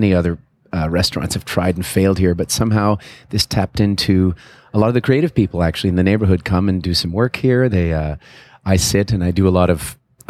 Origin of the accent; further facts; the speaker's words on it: Montreal, Quebec, Canada; I am from Montreal.